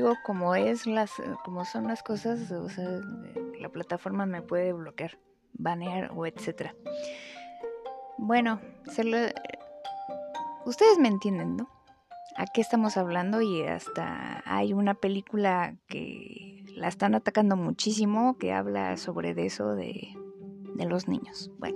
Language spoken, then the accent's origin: Spanish; Mexico; cuando México, me voy a centrar en mi país, México.